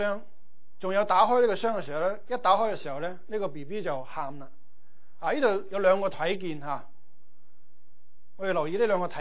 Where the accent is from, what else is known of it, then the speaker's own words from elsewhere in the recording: Guangdong, China; 就由他即是没眼看了，我们广东人说